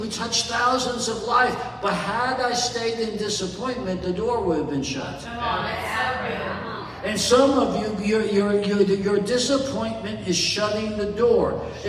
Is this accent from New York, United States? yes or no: yes; New York City, New York, United States; My excuse on everything is I grew up in New York. I'm not rude, I'm a New Yorker. I'm not impatient, I just grew up in New York.